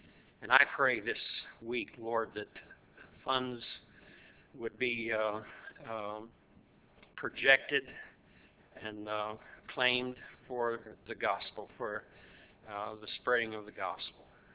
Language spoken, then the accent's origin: English; Florida, United States; now in Buffalo, United States; I was born and raised in Florida, you know?